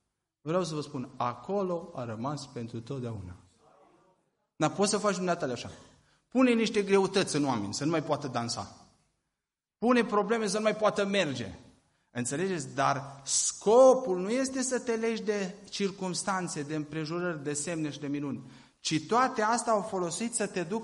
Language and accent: Romanian; Marga, Caraș-Severin, Romania; born or raised there; now in Oțelu Roșu, Romania